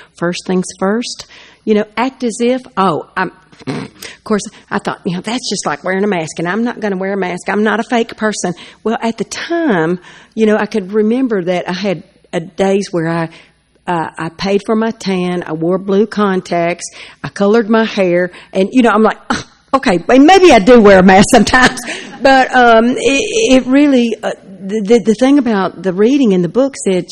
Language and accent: English; Tennessee, United States; from Tennessee, and I'm bouncing off the walls.